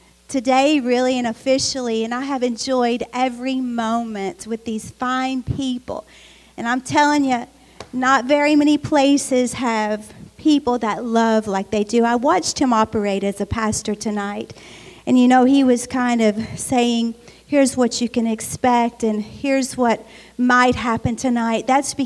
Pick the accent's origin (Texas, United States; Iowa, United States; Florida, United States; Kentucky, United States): Kentucky, United States; Berea; I'm from Berea, Kentucky